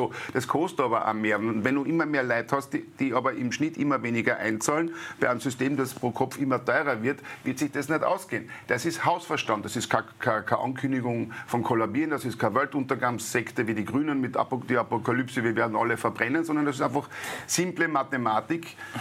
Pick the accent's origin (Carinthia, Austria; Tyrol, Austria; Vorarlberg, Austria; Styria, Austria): Carinthia, Austria; now in Vienna, Austria; ich bin gern nach Wien gekommen, ich bin ja aus Kärnten nach Wien und ich fühle mich in Wien wirklich wohlgefühlt